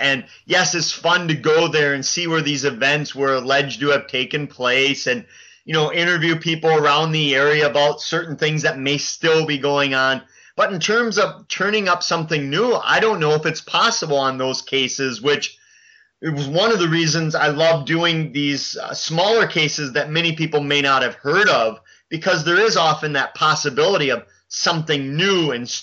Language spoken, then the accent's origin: English; Wisconsin, United States; Yeah, I grew up in Wisconsin, which has three UFO capitals of the world, three different cities, and I grew up near one of those called Elmwood.